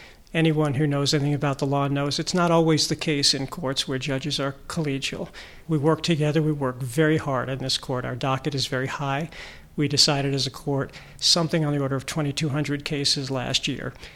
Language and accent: English; New York, United States; I grew up on Long Island to a working class family